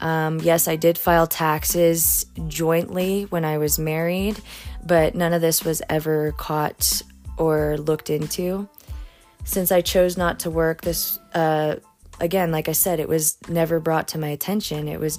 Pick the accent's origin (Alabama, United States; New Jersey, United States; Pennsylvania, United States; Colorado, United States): Colorado, United States; Florence; I'm a 35-year-old Mexican-American woman born and raised in Florence, Colorado. I'm a born U.S. citizen.